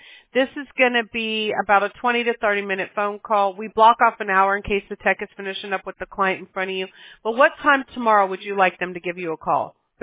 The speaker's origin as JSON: {"language": "English", "town": "Mobile", "region": "Alabama", "country": "United States", "said": "I'm from Mobile, Alabama personally."}